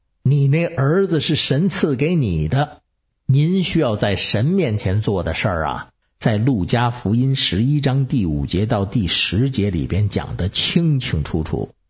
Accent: Beijing, China; ，如果下次我有空还得接着跟您聊。

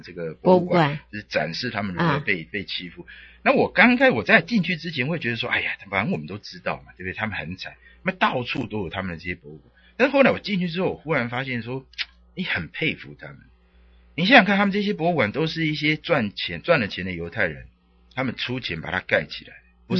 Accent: Taiwan; now in United States; 这个鲶鱼就是我们台湾人讲的土司啊

